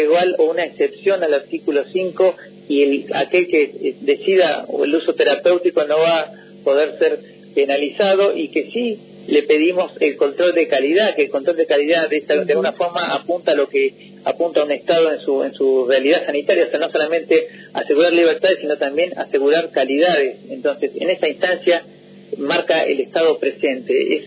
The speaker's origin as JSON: {"language": "Spanish", "town": "General La Madrid", "region": "Buenos Aires Province", "country": "Argentina", "tie": "born or raised there", "moved": "yes", "lives_now": "La Plata, Argentina", "said": "Sí, nacido en La Madrid, pues como todos los lamadrid nos vamos a estudiar a La Plata."}